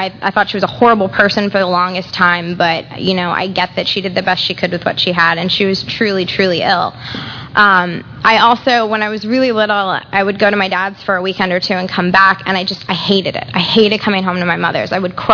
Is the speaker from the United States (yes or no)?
yes; Fort Myers, Florida, United States; also born or lived in Albuquerque, United States; I was born in Albuquerque, New Mexico, to two, you know, really great people. They loved me as much as I think any two people could. They got divorced when I was three. My dad moved here. My mom moved to Fort Myers, and I went with her.